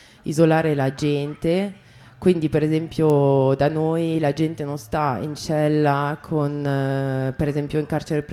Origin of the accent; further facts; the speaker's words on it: Berlin, Germany; Io vengo da Berlino